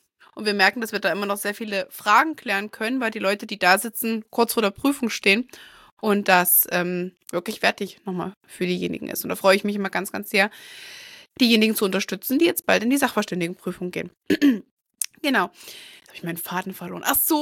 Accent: Thuringia, Germany; weil ich sitze hier in Gera, schwierig, also in der Mitte befinde ich mich nicht, aber ich bin im Landkreis Saale-Holzland-Kreis aufgewachsen, das ist Umkreis Jena

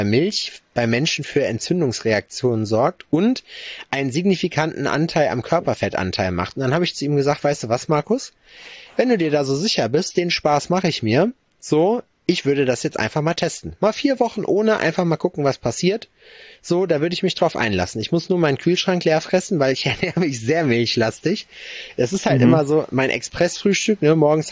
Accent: Schalksmühle, North Rhine-Westphalia, Germany; In Schalksmühle, wo ich herkomme

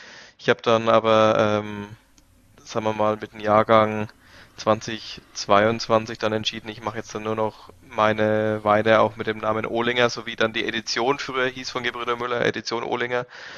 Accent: Iphofen, Bavaria, Germany; Genau, also ich komme aus Iphofen, Unterfranken, Gipskäuber, unser Boden, ist meine Heimat, das verbinde ich ganz stark mit Iphofen. Ich bin hier aufgewachsen, war zwar mal weg, aber bin natürlich wieder zurückgekommen. Und hier sind meine Wurzeln einfach.

